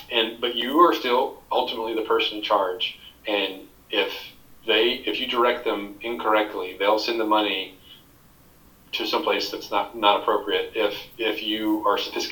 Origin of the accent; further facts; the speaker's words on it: Little Rock, Arkansas, United States; this happens to be in my hometown of Little Rock, Arkansas, but I have yet to see it.